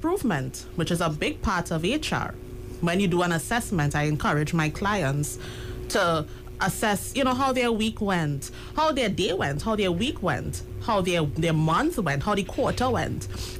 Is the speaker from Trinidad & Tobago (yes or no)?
yes; San Fernando, Trinidad & Tobago; I am from South. San Fernando, born and bred.